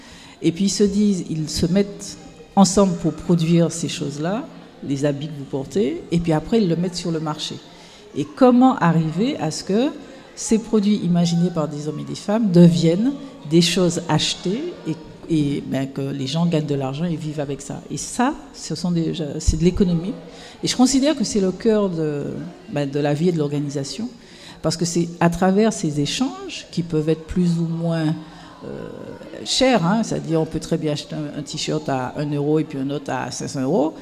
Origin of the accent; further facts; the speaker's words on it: Sainte-Marie, Martinique, France; Je suis originaire de la Martinique, je suis née à Sainte-Marie.